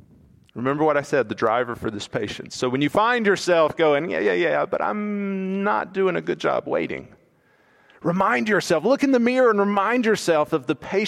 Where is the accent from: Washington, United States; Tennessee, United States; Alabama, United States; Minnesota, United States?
Alabama, United States; I know I'm from Alabama, but I know very little about farming.